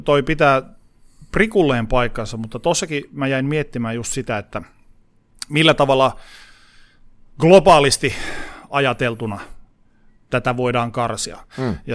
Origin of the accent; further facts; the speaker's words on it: Oulu, North Ostrobothnia, Finland; Mä olen Oulusta kotoisin. Oulu on tervakaupunki.